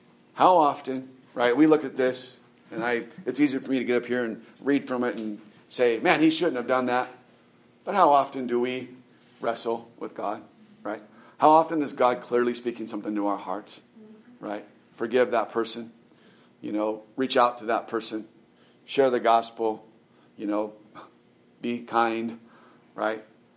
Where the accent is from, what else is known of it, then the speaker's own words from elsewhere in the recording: California, United States; So, you know, we're from California. We've seen a lot of earthquakes.